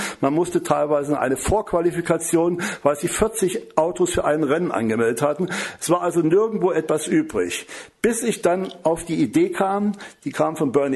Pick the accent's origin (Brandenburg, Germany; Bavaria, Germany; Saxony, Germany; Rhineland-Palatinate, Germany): Rhineland-Palatinate, Germany; Bad Neuenahr; also born or lived in Schleiz; Habe später meine ganze Gymnasialzeit in Bad Neuenahr unweit des Nürburgrings verbracht.